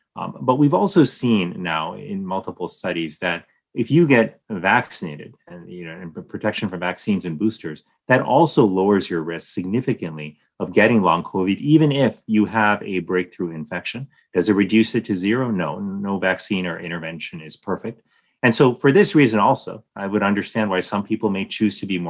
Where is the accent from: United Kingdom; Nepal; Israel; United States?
United States; not just as Surgeon General, but frankly, as an American, is I want my country to be ahead of the game.